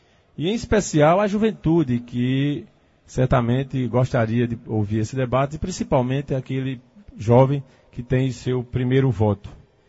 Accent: Afogados da Ingazeira, Pernambuco, Brazil; desde cedo, quando saí de Afogados da Engazeira, com muita dificuldade, nunca deixei de acreditar e de sonhar na oportunidade de retornar para a minha terra

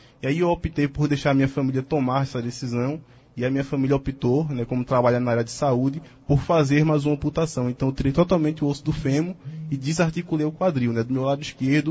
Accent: Olinda, Pernambuco, Brazil; Eu sou da cidade de Olinda.

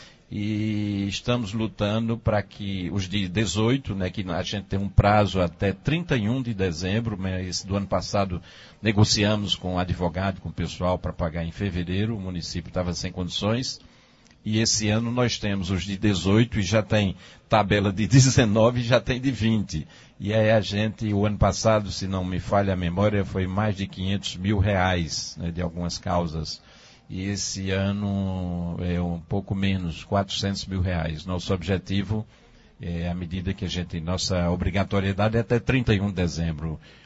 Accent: Carnaíba, Pernambuco, Brazil; Eu sempre me sinto estimulado a continuar administrando a minha terra Carnaíba.

